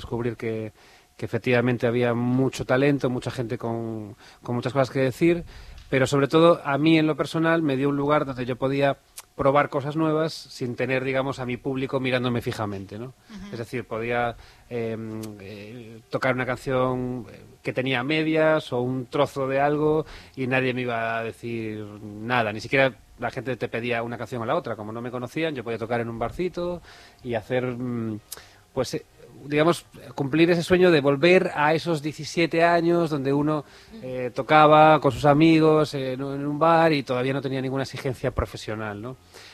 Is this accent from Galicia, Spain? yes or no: yes; Galicia, Spain; moved away; Entonces, uno realmente aquí, como español, yo como gallego, además, gallego, ¿no? Gallego de Galicia, aquí realmente sentía que me podía integrar fácilmente, ¿no?